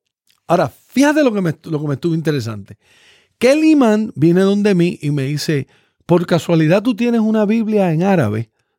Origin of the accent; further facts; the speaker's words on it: Puerto Rico; Yo siendo puertorriqueño